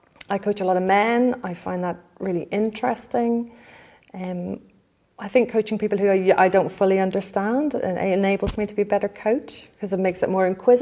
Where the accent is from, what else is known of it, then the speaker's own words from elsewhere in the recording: Ireland; I have a tendency to talk very fast because I'm Irish and that's what we do.